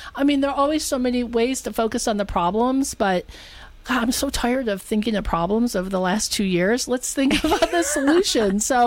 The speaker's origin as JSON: {"language": "English", "town": "Detroit", "region": "Michigan", "country": "United States", "tie": "born or raised there", "said": "I was raised outside of Detroit. I'm from Michigan."}